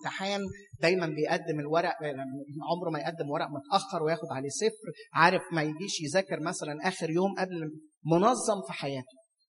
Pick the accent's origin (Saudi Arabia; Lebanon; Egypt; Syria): Egypt; واحنا ساعات كمصريين ما يعني النظام ده عندنا في مصر حاجه يعني مش موجود،